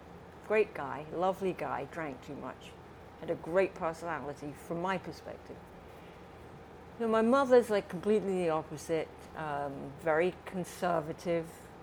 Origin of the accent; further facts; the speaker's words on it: Portsmouth, South East England, United Kingdom; also born or lived in Isle of Wight; I was born in Portsmouth in England on the south coast, and I grew up there, and I spent some of my life on the Isle of Wight.